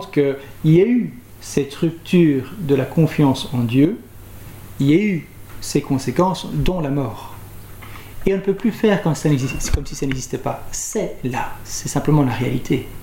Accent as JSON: {"language": "French", "country": "Belgium", "said": "peut-être qu'on a du mal à le comprendre en tant que Belge"}